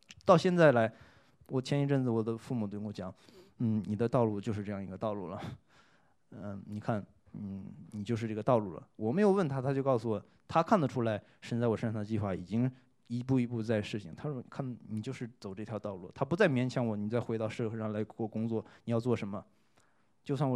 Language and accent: Chinese; China; 我们中国人是百事孝为先，在日本的话，虽然我们是邻国